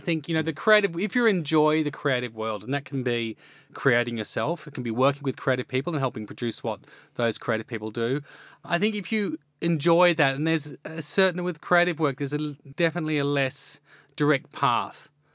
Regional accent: Australia; my background is, you know, Anglo-Australian. So my family, I grew up on English food, roast dinners

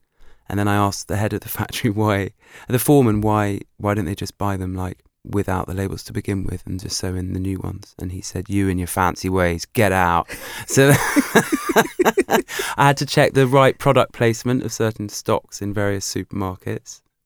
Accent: South East England, United Kingdom; I was from Berkshire.

